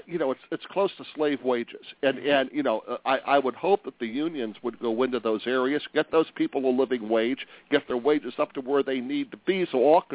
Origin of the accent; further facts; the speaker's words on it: Ohio, United States; I we're from Northeast Ohio, and we're proud of everything that we have up here.